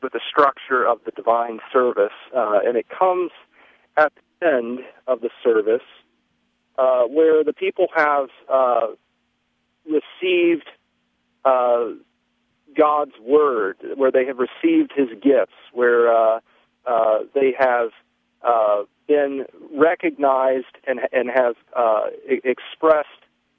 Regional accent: the South, United States; Yeah, I grew up in the South

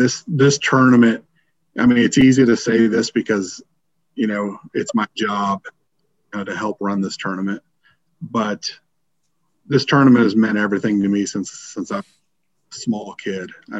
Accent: Germany; And like I said, growing up in Germany and just watching that tournament, and watching the national championship in the middle of the night because of the time difference there.

